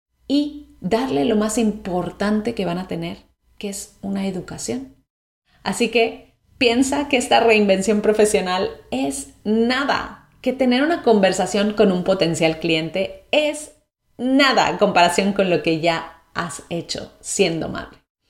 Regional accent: Mexico; accent: Mexican; Yo, por ejemplo, sé que soy mexicana, sé que tengo un acento distinto y no lo voy a cambiar.

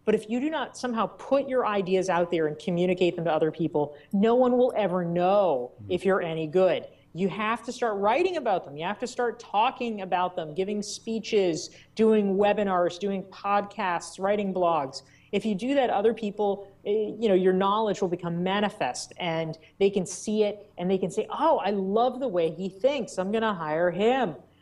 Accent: United States; because A, I'm an American and we don't really care about privacy.

